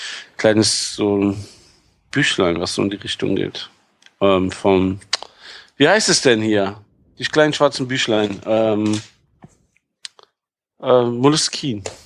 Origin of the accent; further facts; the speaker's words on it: Dortmund, North Rhine-Westphalia, Germany; Ja, also als Dortmunder kennt man das natürlich.